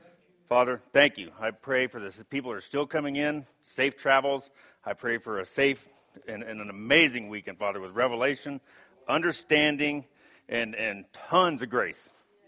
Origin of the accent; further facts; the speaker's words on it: Pagosa Springs, Colorado, United States; now in Albuquerque, United States; I'm actually from Colorado. I grew up in Pagosa Springs, and I forgot how dry it was here.